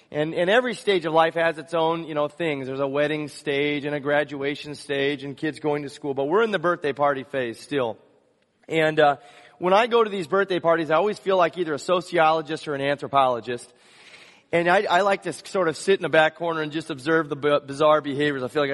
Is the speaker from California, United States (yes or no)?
yes; California, United States; I grew up in Southern California. No birthday was complete without a piñata.